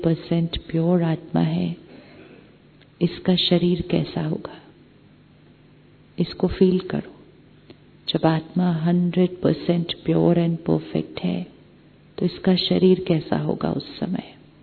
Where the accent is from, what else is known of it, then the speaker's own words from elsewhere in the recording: India; मैं भारत का रहने वाला हूं, मैं हिंदू धर्म को प्रैक्टिस करने वाला हूं